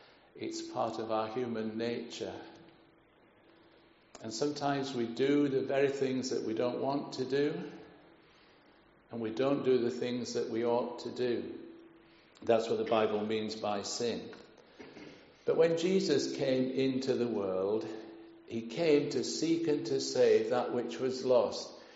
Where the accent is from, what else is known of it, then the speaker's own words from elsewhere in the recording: Yorkshire and the Humber, United Kingdom; Where I grew up in Yorkshire, we like to play Crown Green Bowls.